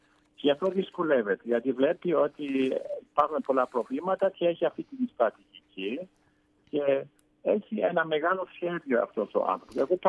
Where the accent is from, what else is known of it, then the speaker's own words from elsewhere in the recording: Germany; Greek is a second language; Τουλάχιστον εγώ ως Γερμανός δεν φαντάζομαι έναν πολιτικό να είναι τόσο διχαστικός.